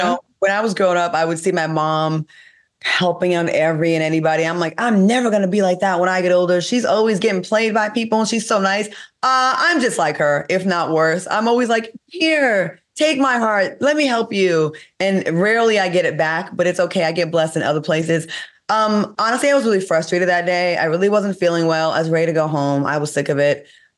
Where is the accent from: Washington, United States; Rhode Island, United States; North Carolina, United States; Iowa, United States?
Rhode Island, United States; Jamil is from Connecticut. I'm from Rhode Island.